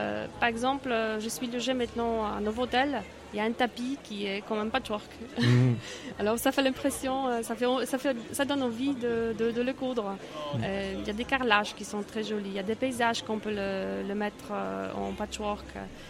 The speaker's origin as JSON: {"language": "French", "country": "Poland", "second_language": "French", "said": "je suis polonaise"}